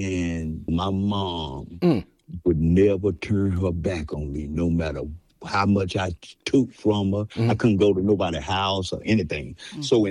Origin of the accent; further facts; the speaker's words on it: Wilson, North Carolina, United States; I was born and raised in Wilson, North Carolina. I had 9 sisters and 4 brothers, came from a big family. And we lived in the country.